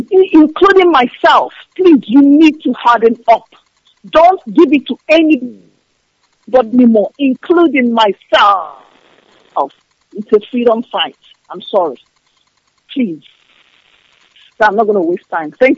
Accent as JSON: {"language": "English", "town": "Rotterdam", "region": "South Holland", "country": "Netherlands", "said": "Now, I'm from Netherlands, from Rotterdam."}